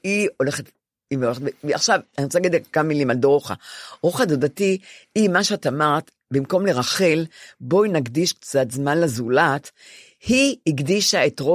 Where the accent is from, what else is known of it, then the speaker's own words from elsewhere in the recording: Ramat Gan, Tel Aviv District, Israel; now in Tel Aviv, Israel; רחוב גורי יהודה ברמת גן, איפה שגדלתי.